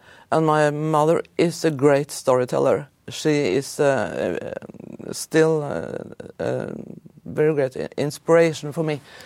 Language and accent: English; Hamar, Innlandet, Norway; English is a second language; now in United States; I was born and raised in Norway, a small township named Hamar, 1 hour by car from Oslo.